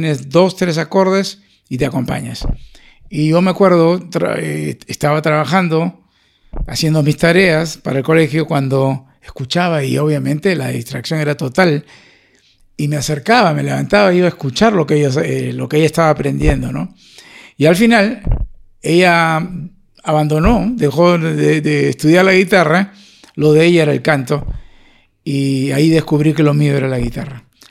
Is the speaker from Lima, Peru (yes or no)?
yes; Lima, Peru; now in Spain; Y yo crecí, nací en Lima y crecí en una familia 100% musical